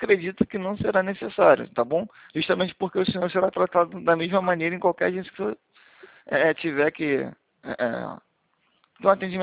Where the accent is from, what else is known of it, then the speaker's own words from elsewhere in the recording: Rio de Janeiro, Brazil; Do Rio de Janeiro.